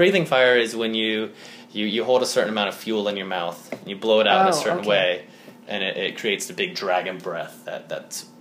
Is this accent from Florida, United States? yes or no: yes; Florida, United States; growing up in Florida, I love the ocean.